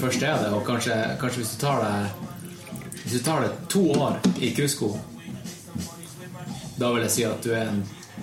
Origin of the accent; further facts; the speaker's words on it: Tromsø, Troms, Norway; Jeg var jo hjemme i Tromsø i sommer.